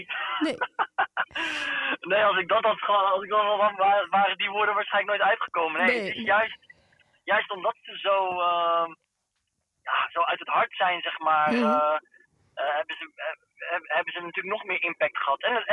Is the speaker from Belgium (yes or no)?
no; North Brabant, Netherlands; born there; Ik ben een geboren toch Brabander.